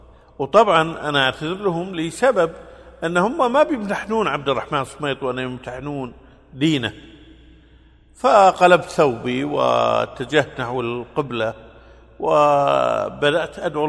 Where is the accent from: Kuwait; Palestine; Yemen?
Kuwait; فلما قلت لهم أنا من أرض مكة أنا من الكويت والكويت في أرض مكة